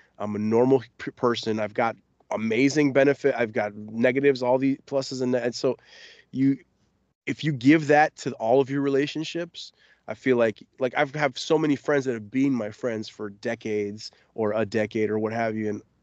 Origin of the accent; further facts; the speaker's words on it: Florida, United States; And I'm from Florida. Like, I'm from South Florida.